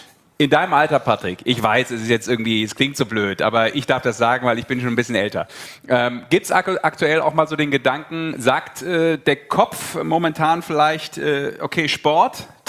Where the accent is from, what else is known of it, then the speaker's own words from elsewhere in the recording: Düsseldorf, North Rhine-Westphalia, Germany; born there; ich bin gebürtiger Düsseldorfer und dementsprechend auch durchaus einer gewissen Rockband in Düsseldorf zugeneigt.